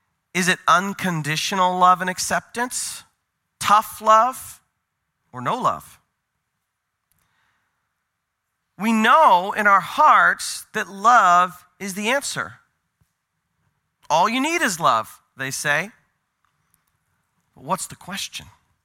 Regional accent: Portland, Oregon, United States; because I'm from Portland, Oregon.

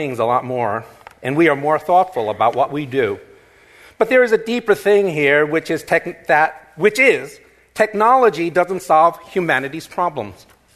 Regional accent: Queens, New York, United States; You know, I was raised in Corona, Queens. I was the only Asian in the school.

